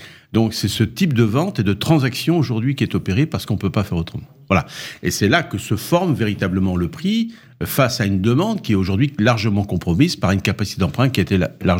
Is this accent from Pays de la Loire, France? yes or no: yes; Nantes, Pays de la Loire, France; Moi, je suis de Nantes.